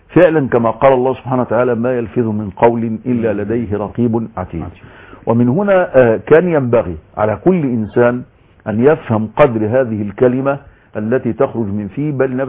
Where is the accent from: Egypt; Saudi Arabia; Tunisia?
Egypt; على بلادنا مصر